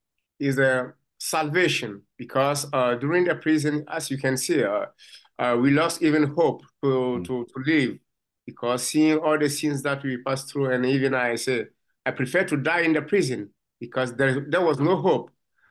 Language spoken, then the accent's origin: English; Côte d’Ivoire; English is a second language; I was from Ivory Coast and he was from another country.